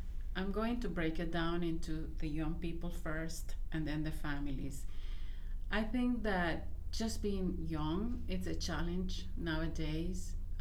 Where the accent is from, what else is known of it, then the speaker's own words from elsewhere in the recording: Nicaragua; moved away as an adult; now in United States; I was born and raised in Nicaragua. And at the age of 20, in 1985, I came to this country, and specifically to New York